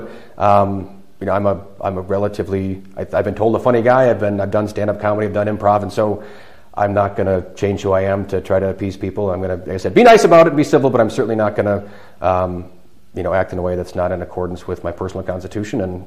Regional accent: Sturgeon Bay, Wisconsin, United States; at least in my hometown of Sturgeon Bay

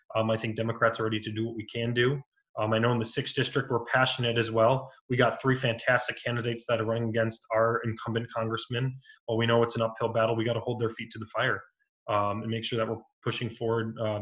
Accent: Sheboygan, Wisconsin, United States; I'm from Sheboygan, so right on the lakeshore here on Lake Michigan.

